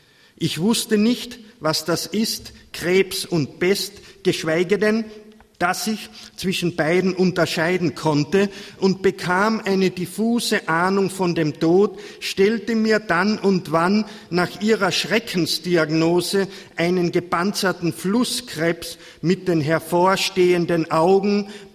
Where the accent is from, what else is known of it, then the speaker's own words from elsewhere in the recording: Kammering, Carinthia, Austria; ich täglich mit dem Omnibus von meinem Geburtsort Kammering in die 20 Kilometer weit entfernte Stadt Villach fahren musste